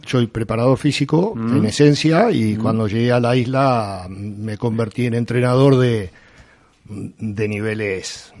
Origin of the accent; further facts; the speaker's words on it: Argentina; moved away as an adult; now in Spain; Yo soy argentino y cuando llegué a la isla en el 2002, lo que te decía, tengo la licenciatura en educación física, la convalidé en España